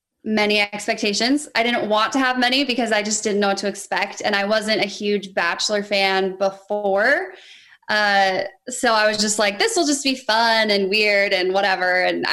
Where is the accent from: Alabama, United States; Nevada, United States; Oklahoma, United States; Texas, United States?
Nevada, United States; Reno; I'm from Reno, Nevada.